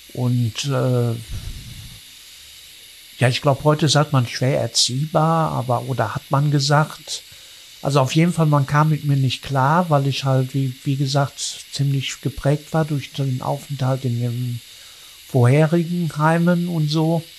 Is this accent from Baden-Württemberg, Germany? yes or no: no; Wuppertal, North Rhine-Westphalia, Germany; born there; also born or lived in Cologne / Solingen; now in Dortmund, Germany; Also wie gesagt … gebürtig aus Wuppertal, aufgewachsen in verschiedenen Kleinstädten und seit dem 18. Lebensjahr eigentlich in Köln bis 2000. Und dann kurzfristig nach Solingen gezogen, wegen meiner Familie.